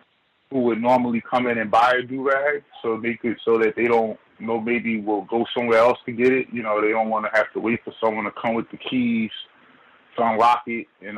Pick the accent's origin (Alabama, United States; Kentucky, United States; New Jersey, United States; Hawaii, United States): New Jersey, United States; Jersey City; now in New York, United States; I'm from Jersey, Jersey City, and in New York City, up here in Harlem, we go to the store